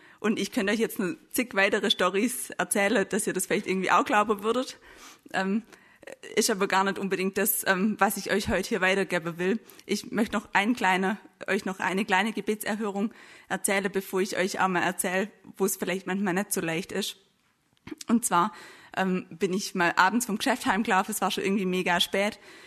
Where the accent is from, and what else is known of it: Bad Teinach, Baden-Württemberg, Germany; now in Stuttgart, Germany